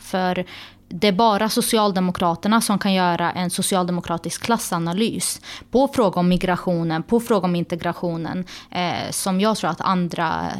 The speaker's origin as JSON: {"language": "Swedish", "town": "Hageby", "region": "Östergötland", "country": "Sweden", "tie": "born or raised there", "said": "där jag själv är född och uppvuxen i Hageby"}